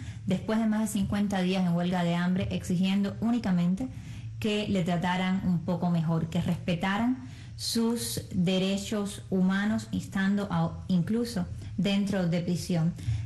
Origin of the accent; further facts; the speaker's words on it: Cuba; Lo que nos toca hacer como cubanos